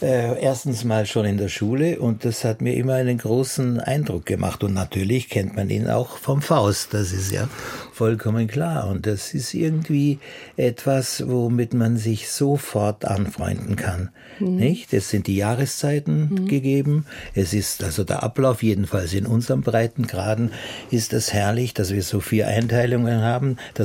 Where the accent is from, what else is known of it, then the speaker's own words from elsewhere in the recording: Altaussee, Styria, Austria; born there; Ich werde mit den Kindern, meiner Frau und den Kindern in Altaussee sein, dort, wo ich geboren bin und wo wir eigentlich die wichtigen Tage im Jahr, wenn es geht, gemeinsam verbringen. Mhm. Und ich habe sehr viele Freunde und natürlich auch Verwandte in der Gegend.